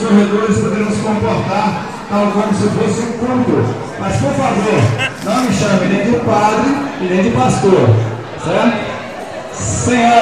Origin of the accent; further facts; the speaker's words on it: Minas Gerais, Brazil; eu sou mineiro, não sou britânico